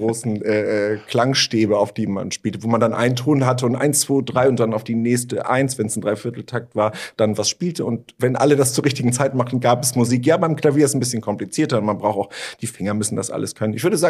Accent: Schleswig-Holstein, Germany; den lokalen Spielmannszug der Freiwilligen Feuerwehr des Dorfes, in dem ich groß geworden bin in Schleswig-Holstein

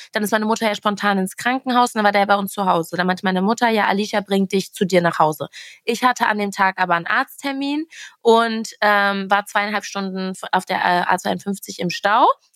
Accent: Castrop-Rauxel, North Rhine-Westphalia, Germany; also born or lived in Wattenscheid; Gott sei Dank bin ich in Castrop-Rauxel groß geworden

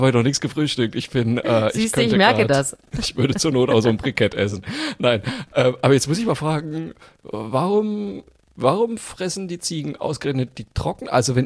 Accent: Bavaria, Germany; ich bin ja Franke, bei uns ist das ja alles dasselbe.

